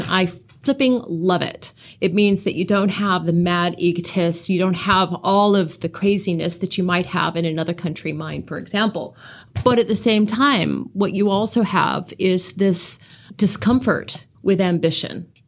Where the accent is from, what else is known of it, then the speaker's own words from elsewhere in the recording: United States; now in New Zealand; I mean, you can tell from my accent, I'm not from around here. I'm an American. I'm also Kiwi.